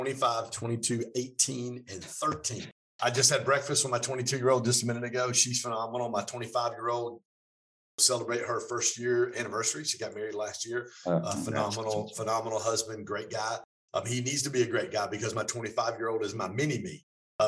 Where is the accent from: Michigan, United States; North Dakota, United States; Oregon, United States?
Michigan, United States; Detroit; accent: mix of Detroit and Atlanta; also born or lived in Atlanta, Georgia; I have a mixture between Detroit, Michigan, where I grew up, and Atlanta, Georgia. Yeah. So I'm not sure if it's a northern accent or a country accent. Yeah. Probably more country because I spent about the last 30 some odd years in the South in Atlanta.